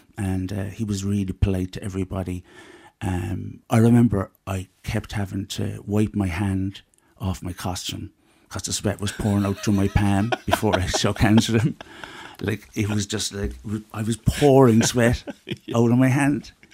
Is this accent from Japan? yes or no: no; Cork, County Cork, Ireland; I'm from working class Cork.